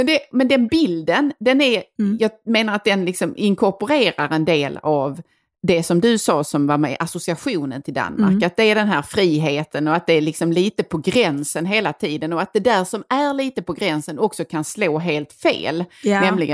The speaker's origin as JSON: {"language": "Swedish", "region": "Skåne", "country": "Sweden", "said": "vi kommer ifrån Skåne då"}